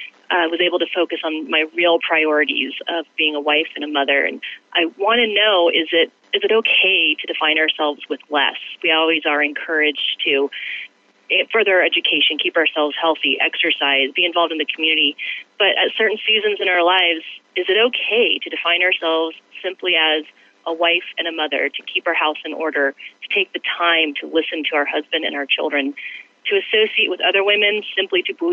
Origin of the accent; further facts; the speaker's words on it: Salt Lake City, Utah, United States; I'm from Salt Lake City, Utah.